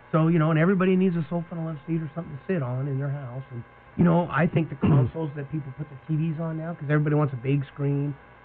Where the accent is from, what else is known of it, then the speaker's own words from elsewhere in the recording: Prescott, Arizona, United States; I grew up in Prescott. So all the kids already, you know, I'd come home from college and everybody was sucking up all the jobs